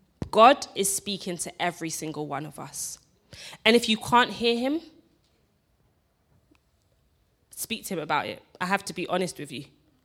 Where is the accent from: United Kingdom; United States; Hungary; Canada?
United Kingdom; England; born there; I was born in England